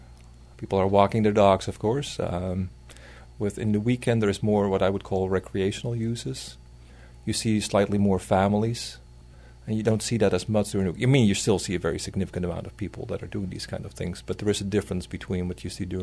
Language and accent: English; Florida, United States; now in Boise, United States; I came from Florida, and one of the things that really attracted me about Boise was the fact that there was a Greenbelt